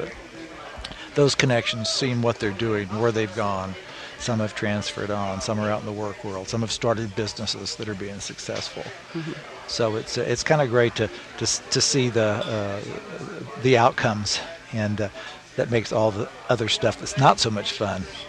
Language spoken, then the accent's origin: English; Corpus Christi, Texas, United States; Well, I grew up in South Texas. So I grew up in Corpus Christi, Texas.